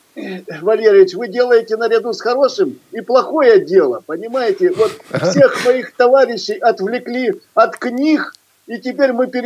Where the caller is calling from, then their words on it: Simferopol, Crimea, Ukraine; Из Симферополя вы брали у меня интервью.